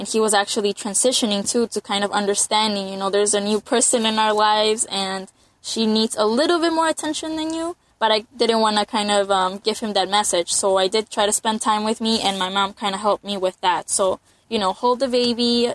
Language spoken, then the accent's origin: English; Chicago, Illinois, United States; I'm from Chicago and luckily I was able to find some groups.